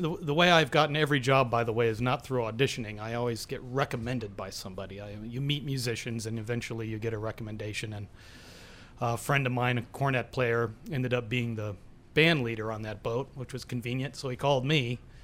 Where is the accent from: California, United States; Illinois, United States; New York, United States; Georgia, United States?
Illinois, United States; Chicago; Everybody either came right out of New Orleans, or in my case, I was from Chicago.